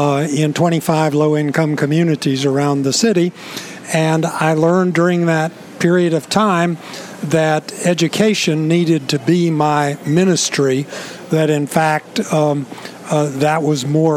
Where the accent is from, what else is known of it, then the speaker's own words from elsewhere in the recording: Pennsylvania, United States; moved away as an adult; In 1976, I came here from Pennsylvania. I didn't know how to eat crab. I had never had a hard-shelled crab.